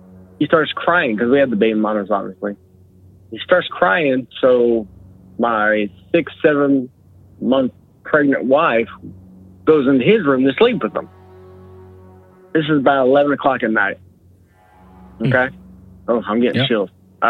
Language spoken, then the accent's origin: English; LaBelle, Florida, United States; I'm from LaBelle, Florida. It's central Florida, way south, but central at the same time.